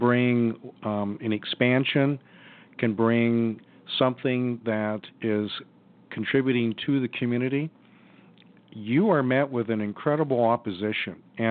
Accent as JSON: {"language": "English", "town": "Jersey Shore", "region": "Pennsylvania", "country": "United States", "tie": "born there", "said": "I was born there in Jersey Shore, Pennsylvania, right outside of Williamsport, the home of the Little League, some of you know."}